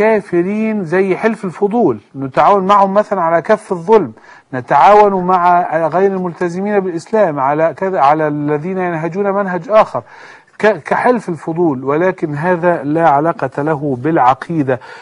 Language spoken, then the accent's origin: Arabic; Egypt; احنا عندنا في مصر حتى الآن كفور باسم صحابة